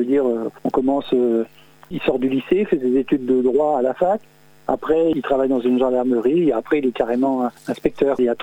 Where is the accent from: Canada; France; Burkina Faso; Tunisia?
France; Pays de la Loire; born there; moi je suis né en Sarthe et j'adore mon département.